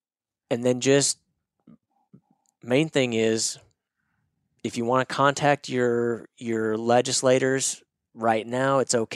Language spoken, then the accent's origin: English; Arkansas, United States; grew up in Northwest Arkansas. I love the Razorbacks.